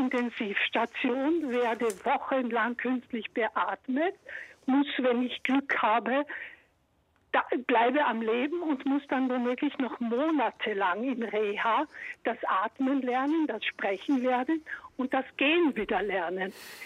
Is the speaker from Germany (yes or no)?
no; Austria; es auch aus Österreich, wo ich herkomme